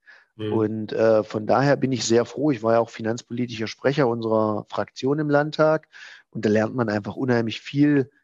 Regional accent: Halberstadt, Saxony-Anhalt, Germany; born or raised there

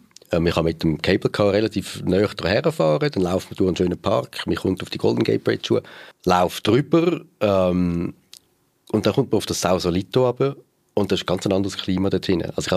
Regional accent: Zurich, Switzerland; aus Zürich raus, wo ich aufgewachsen bin, wo ich daheim bin.

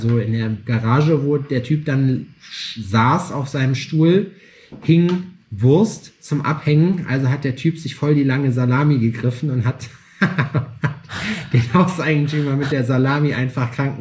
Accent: Gotha, Thuringia, Germany; Ich komme aus Gotha ursprünglich.

